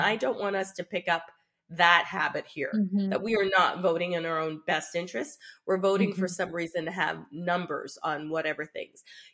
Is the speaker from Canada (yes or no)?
yes; Canada; These are things we pay for as Canadian taxpayers and as citizens.